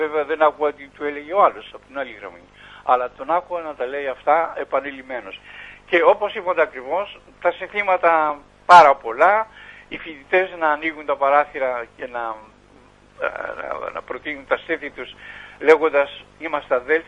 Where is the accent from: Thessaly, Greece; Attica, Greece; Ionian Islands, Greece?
Attica, Greece; Kaisariani; Εγώ γεννήθηκα στη Σαριανή. Έζησα ένα μικρό μέρος κατοχής των Γερμανών.